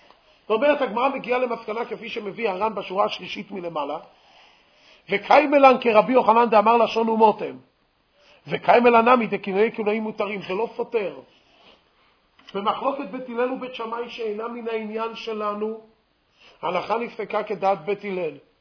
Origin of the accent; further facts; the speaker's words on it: Jerusalem, Jerusalem District, Israel; אנחנו גדלנו בירושלים. היה שפה של מחנה יהודה. היה דבר כזה, היה שפה של מוסררה.